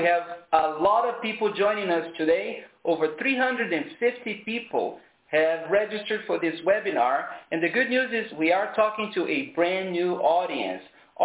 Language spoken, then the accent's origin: English; Brazil; English is a second language; And I've been at the IAEA since April 2014, and I am from Brazil.